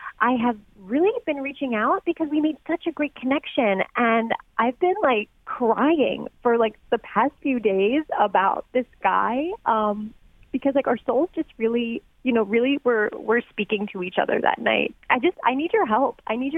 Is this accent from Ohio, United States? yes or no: yes; Yellow Springs, Ohio, United States; Yeah, I'm from Yellow Springs.